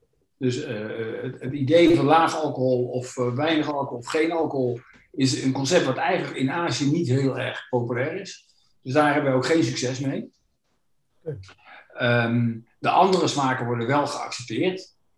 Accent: Amsterdam, North Holland, Netherlands; born there; now in 's-Hertogenbosch, Netherlands; Ja, ik ben geboren Amsterdammer, maar ik woon in Den Bosch. In Zuid-Hogebosch.

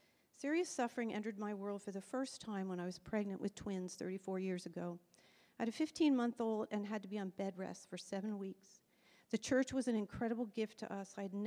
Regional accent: Virginia, United States; I was born and raised in Virginia, just outside Washington, D.C.

